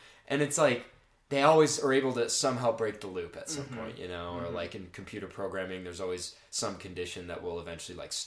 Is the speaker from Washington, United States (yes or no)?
yes; Seattle, Washington, United States; Like, I'm from Seattle, but the skies looked gray like